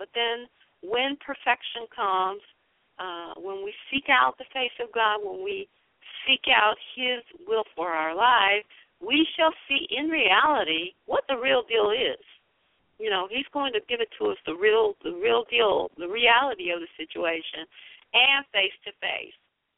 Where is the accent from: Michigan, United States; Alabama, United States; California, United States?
Michigan, United States; Detroit; I come from the Motor City. You know, when you've ever seen one of those cars come off the line, off of a, auto line, an auto factory. My dad was an auto worker, and he worked in the auto factory